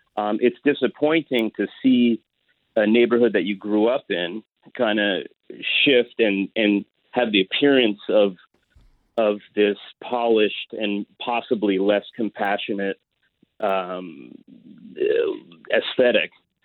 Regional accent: Venice, California, United States; I grew up in Venice in the 80s. My father, who was black, and my mother, who was white, gentrified to Venice, moved into Venice in the late 60s.

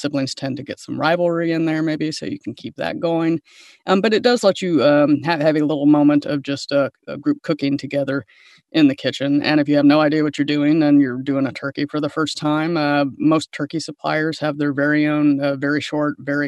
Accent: Indiana, United States; I am from the Midwest, and so there's always some kind of playing card event after the meal.

